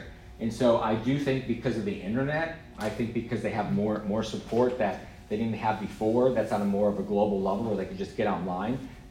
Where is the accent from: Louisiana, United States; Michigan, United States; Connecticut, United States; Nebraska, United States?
Nebraska, United States; now in San Francisco, United States; I would agree with you, because, I was from Nebraska, and now I'm in San Francisco, right?